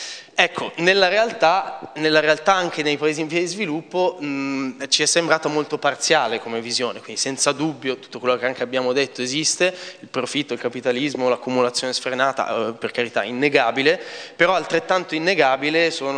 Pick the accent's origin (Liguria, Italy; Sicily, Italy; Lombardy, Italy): Lombardy, Italy; Milan; moved away as an adult; now in Florence, Italy; Sono nato a Milano, sono vissuto a Milano fino ai 19 anni e sono emigrato a Firenze nel 2002, quindi un anno dopo la caduta delle torri.